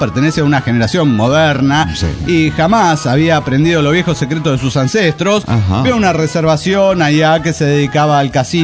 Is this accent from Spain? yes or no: no; Lima, Peru; Hola, ¿qué tal, amigos? … de Lima, Perú.